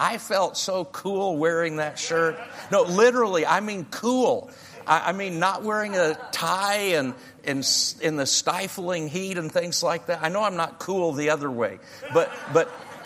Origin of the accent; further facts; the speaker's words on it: Indiana, United States; We're from, no, not Boston. We're from Indiana.